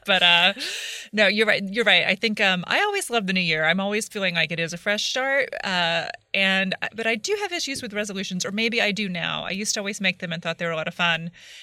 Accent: Texas, United States; also born or lived in Oklahoma; I grew up in Texas and Oklahoma where it's meat. Meat is your meal.

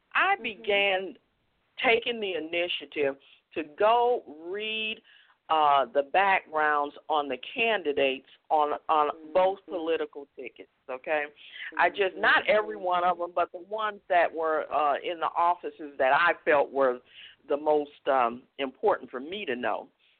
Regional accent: Chicago, Illinois, United States; We grew up in the Chicago, and during that time we had a very well-known mayor, Richard Daley.

